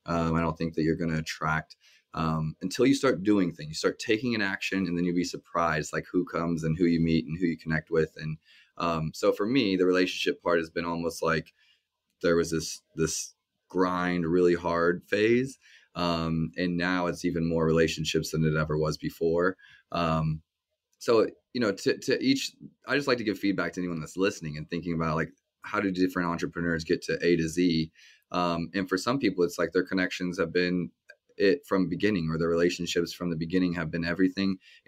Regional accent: Kansas City, Missouri, United States; And here in Kansas City, local pride is super strong, and you'll just see a lot of Kansas Cityans wearing Kansas City shirts. And, you know, we're proud about where we are in our hometown, our sports teams.

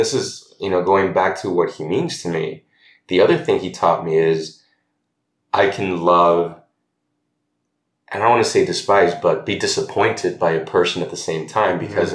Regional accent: Peru; So I'm from South America. I'm Peruvian. We are neighbors with Chile

